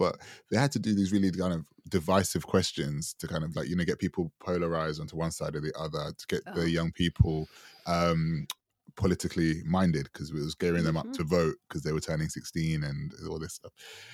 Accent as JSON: {"language": "English", "country": "Jamaica", "said": "because obviously being Jamaican and having, you know, having the lineage of what empire does, it wasn't really, it wasn't fun."}